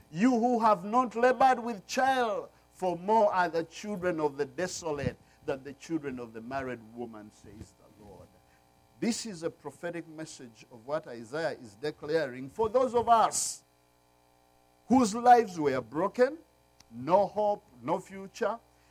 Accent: Corvallis, Oregon, United States; I am from Corvallis.

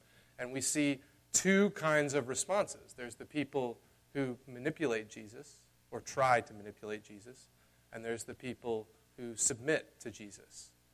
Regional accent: the South, United States; I grew up in the South. That is a big deal in the South.

